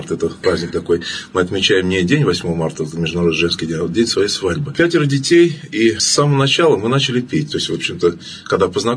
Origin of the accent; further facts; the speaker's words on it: Orenburg, Orenburg Oblast, Russia; Я из Оренбурга.